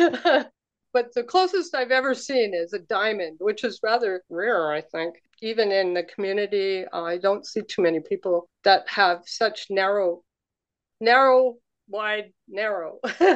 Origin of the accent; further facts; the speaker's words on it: Canada; but apparently people think I'm from California sometimes, but you know, it's Canada.